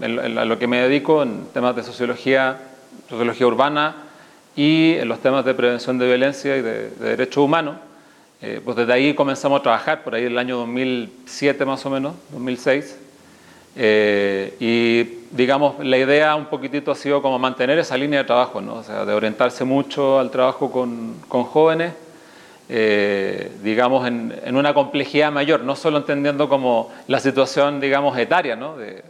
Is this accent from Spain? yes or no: no; Santiago, Santiago Metropolitan, Chile; now in Mexico; viene desde donde soy yo, desde Chile. Soy originario de Santiago y desde el 2011 radico en México.